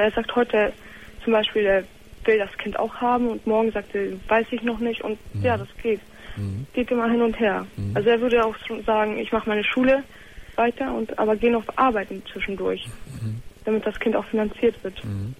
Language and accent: German; Poland; weil wir kommen normalerweise aus Polen.